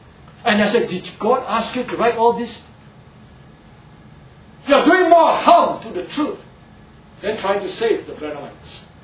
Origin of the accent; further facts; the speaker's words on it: Singapore; I said, no, I'm Singaporean. Oh, you know, no, Ching Chong Chang. You're Chinese. No, I'm a Singaporean. But you look Chinese. I look Chinese, yes.